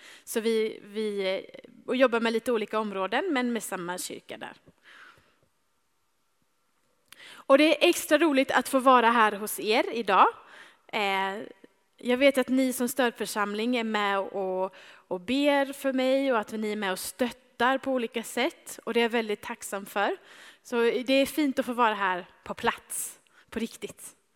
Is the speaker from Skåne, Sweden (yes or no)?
no; Växjö, Kronoberg County, Sweden; moved away as an adult; now in Losi, DR Congo; och jag är från början från Växjö.